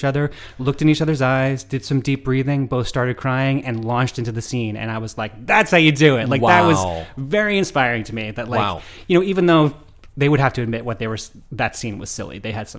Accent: New Jersey, United States; Well, I grew up in North Jersey. I went to Chapel Hill, to UNC Chapel Hill.

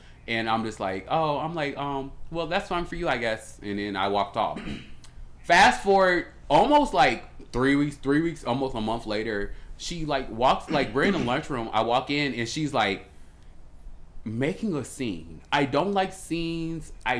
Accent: Chicago, Illinois, United States; But I also kind of realized that we grew up in the Midwest. In the Midwest, we kind of like a lot more friendlier than people give us credit for. I know we always be like, we're from Chicago and all this other shit.

